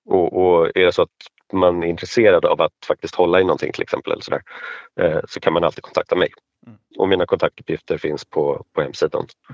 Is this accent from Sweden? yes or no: yes; Stockholm, Stockholm County, Sweden; Ja, alltså i och med att jag är stockholmare och bor i Stockholm